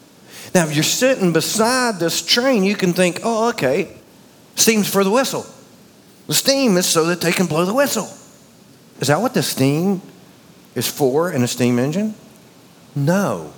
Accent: North Carolina, United States; Born and raised in North Carolina, so, you know, growing up, went to Tweetsie.

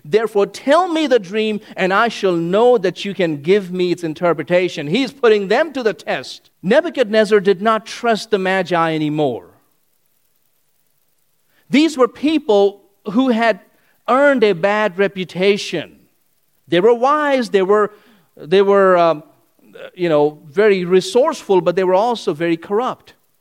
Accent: India; I grew up in India, and there's a kind of people known as the sadhus

